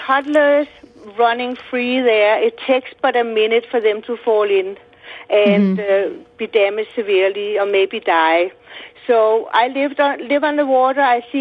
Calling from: Denmark; I come from Denmark, where the kids are running free all over the place

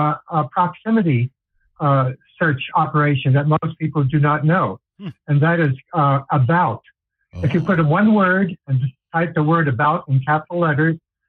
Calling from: Santa Clara, California, United States; I'm calling from Santa Clara.

